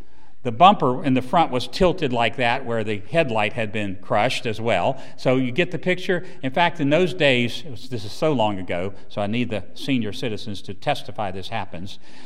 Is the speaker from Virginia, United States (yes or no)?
yes; Roanoke, Virginia, United States; I grew up in Roanoke, Virginia, which is just up the road, Southwest Virginia. I'm a hillbilly from Southwest Virginia, proud of it, okay?